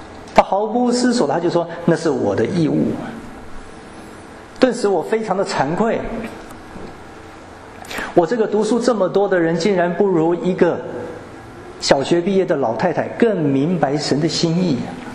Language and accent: Chinese; Shandong, China; 我们家是山东人，从小吃面食饺子长大的